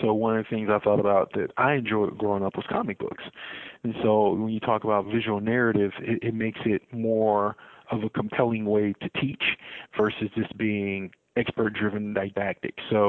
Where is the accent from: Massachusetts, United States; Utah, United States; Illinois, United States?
Illinois, United States; Chicago; Born and raised in Chicago, yes.